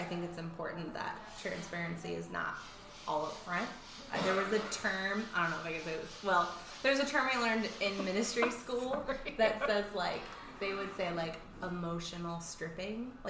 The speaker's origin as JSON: {"language": "English", "region": "California", "country": "United States", "moved": "as an adult", "said": "I'm not from here. I'm from Northern California, so I moved here with my ex-husband and his family."}